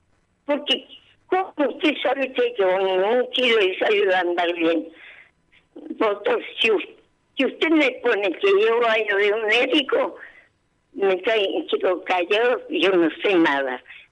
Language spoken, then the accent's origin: Spanish; Córdoba, Argentina; also born or lived in Coronel Moldes; Yo nací en Coronel Monte, mi papel de policía y lo trasladaron a Córdoba.